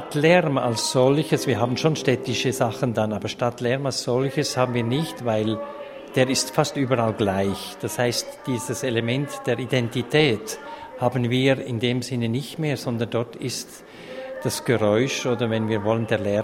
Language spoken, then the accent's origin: German; Switzerland; ich bin in der Nähe von Basel aufgewachsen